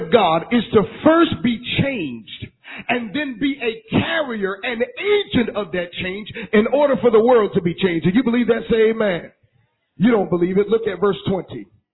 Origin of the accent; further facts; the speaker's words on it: Philadelphia, Pennsylvania, United States; moved away; I live in the South. I've been in the South for like 20 years, so I'm from Philly